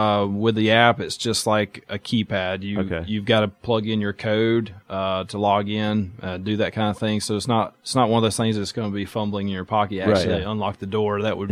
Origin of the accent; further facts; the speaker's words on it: Calhoun, Georgia, United States; I'm born and raised in Georgia. I grew up in Calhoun, Georgia.